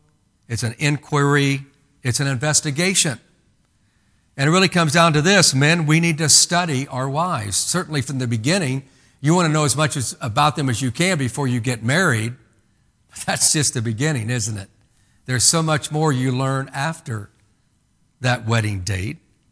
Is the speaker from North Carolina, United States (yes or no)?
no; Indiana, United States; because that's the way I grew up in Indiana.